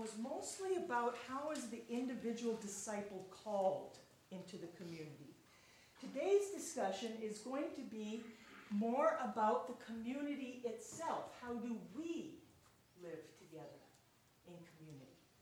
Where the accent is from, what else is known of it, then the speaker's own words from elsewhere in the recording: Sioux Falls, South Dakota, United States; I am from Sioux Falls, South Dakota. I teach at Augustana College in Sioux Falls.